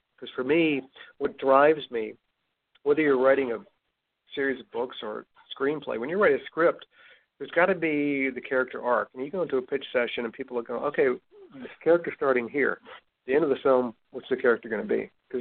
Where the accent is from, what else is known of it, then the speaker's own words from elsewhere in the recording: Virginia, United States; growing up in Virginia, everybody knew about Chesty Puller.